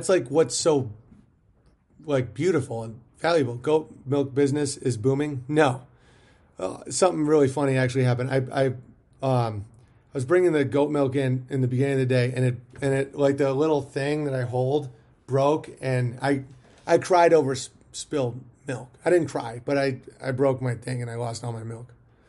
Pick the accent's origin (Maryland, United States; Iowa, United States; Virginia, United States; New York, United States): New York, United States; Guys, I'm such a New Yorker. I know I'm like very comfortable with rural living. I'm not from the city. I'm from like a small town, but like I'm aggressive.